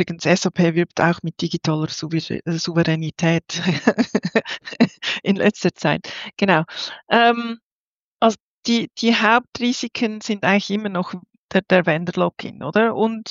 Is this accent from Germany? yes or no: no; Switzerland; bei uns in der Schweiz